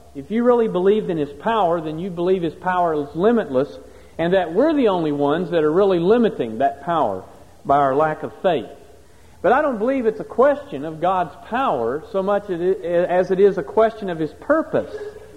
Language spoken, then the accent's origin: English; West Virginia, United States; In area where I grew up in West Virginia, we made the claim as Churches of Christ that we were trying to restore New Testament Christianity.